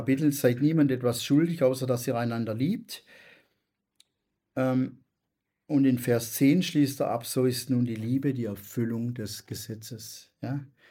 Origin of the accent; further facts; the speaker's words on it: Baden-Württemberg, Germany; Oder ich komme ja aus dem Schwäbischen und da ist es immer so, wenn du eine Einladung bekommst, dann musst du die andere Partie auch einladen.